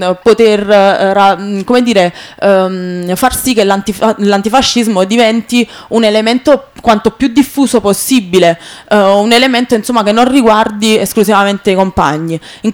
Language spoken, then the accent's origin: Italian; Naples, Campania, Italy; Io vengo dalla realtà di Napoli